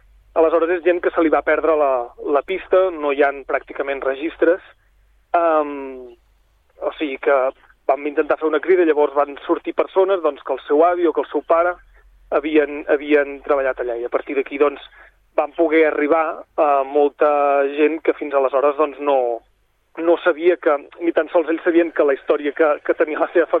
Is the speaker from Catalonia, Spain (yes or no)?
yes; Sabadell, Catalonia, Spain; also born or lived in Osona; la gent que hem nascut a la comarca d'Osona, jo sóc de Sabadell, però vull dir que vaig viure molts anys de la meva vida a la comarca d'Osona